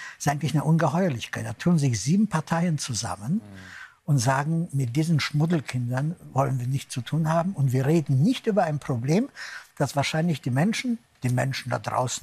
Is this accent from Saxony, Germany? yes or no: no; Cologne, North Rhine-Westphalia, Germany; Gott sei Dank bin ich nicht in Köln. Ich bin in Köln groß geworden. Ich habe da 22 Jahre gelebt und bin heute noch traumatisiert.